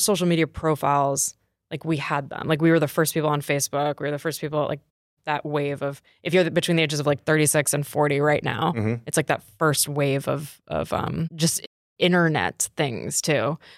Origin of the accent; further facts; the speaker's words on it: Germany; also born or lived in Idaho, United States; And I grew up in Germany. I'm from Idaho.